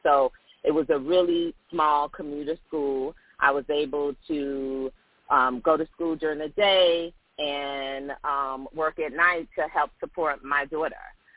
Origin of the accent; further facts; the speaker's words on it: Riviera Beach, Florida, United States; You know, like I said, I'm really from Riviera Beach. So there was the north side, there was the south side. So we grew up and was primarily raised off right there off of 2nd Street.